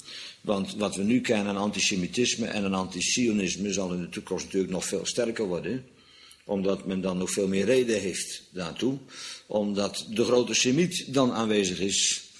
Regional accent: Netherlands; Als Nederlander vind ik dat altijd prachtig.

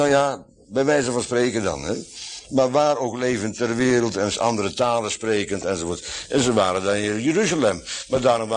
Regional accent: Netherlands; Ik ben een Nederlandse inboorling, zo heet dat. Ik ben in Nederland geboren en getogen, een Nederlands burgerrecht. Dus dan ben ik autochtoon weer. Gewoon inheems.

